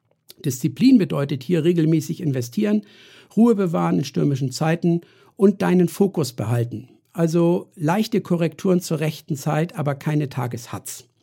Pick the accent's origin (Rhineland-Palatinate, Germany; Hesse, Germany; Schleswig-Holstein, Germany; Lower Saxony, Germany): Schleswig-Holstein, Germany; Kiel; Na, KSV. Bin ja Kieler.